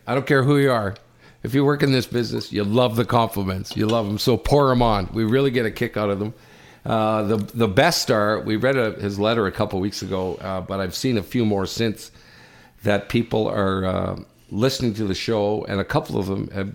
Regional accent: Sudbury, United States; But I know my gang up in Sudbury, my hometown

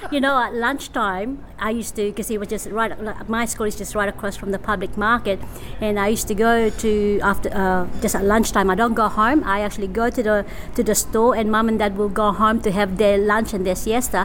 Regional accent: Central Luzon, Philippines; Okay, I'm from Luzon, which is called Tarlac. That's the actual, you would say that's the region.

